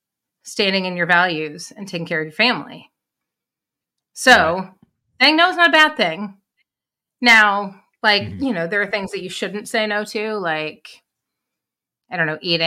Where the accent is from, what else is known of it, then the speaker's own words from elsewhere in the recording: Louisville, Kentucky, United States; So growing up in Louisville, there's in Kentucky